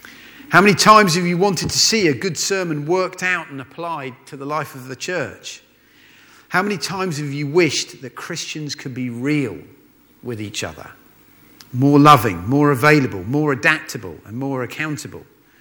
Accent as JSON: {"language": "English", "country": "United Kingdom", "said": "In church, because we're British, we don't tend to be able to express ourselves"}